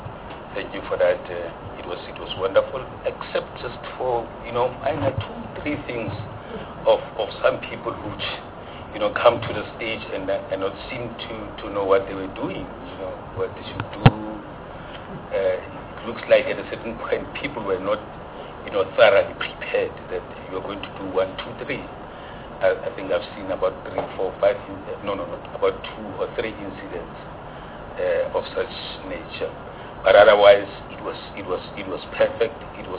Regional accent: North West, South Africa; I'm from the Northwest. I don't know him. I'm from the Northwest.

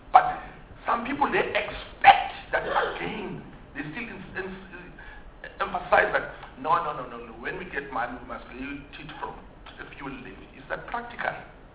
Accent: Mpumalanga, South Africa; I'm from Mpumalanga.

